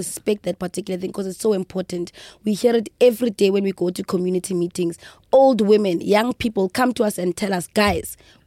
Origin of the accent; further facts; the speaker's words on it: Mamelodi, Gauteng, South Africa; I'm from Mamelodi. I'm from Mamelodi.